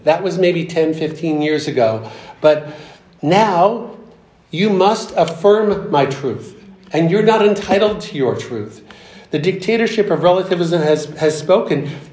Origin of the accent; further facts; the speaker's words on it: Canada; I'm seeing this in my home country of Canada, where I grew up